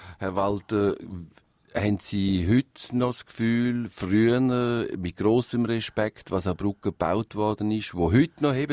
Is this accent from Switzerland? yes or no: yes; Switzerland; Jetzt haben wir ja Träume gehabt bei uns in der Schweiz.